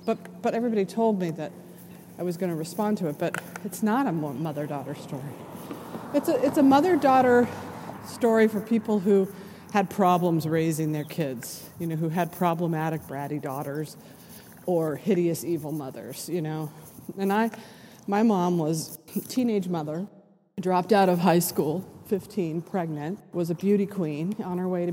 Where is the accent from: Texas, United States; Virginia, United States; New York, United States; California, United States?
California, United States; And the reason is that I grew up in Southern California.